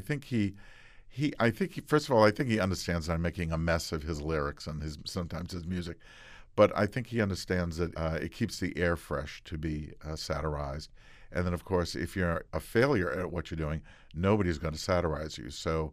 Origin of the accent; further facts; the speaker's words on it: Boston, Massachusetts, United States; Now, growing up in Boston, though, they were trying out a lot of musicals in Boston.